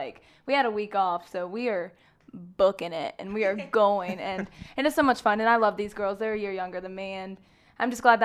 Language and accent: English; Hickory, North Carolina, United States; No, and I forgot to mention I'm from Hickory. Go Hickory people, there are plenty of us around here.